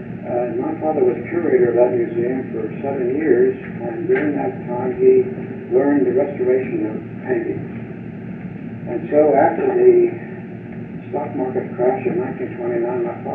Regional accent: Princeton, New Jersey, United States; born there; Well, I was born in Princeton, New Jersey, June 17, 1916.

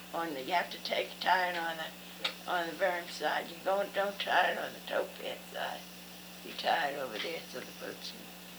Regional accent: New York, United States; born there; also born or lived in Bucks County, Pennsylvania; he was a butcher in New York. I was born in New York.

